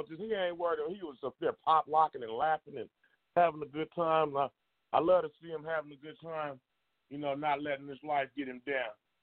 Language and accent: English; Los Angeles, California, United States; And I was kind of thrown off because I'm from L.A. I know my West Coast rappers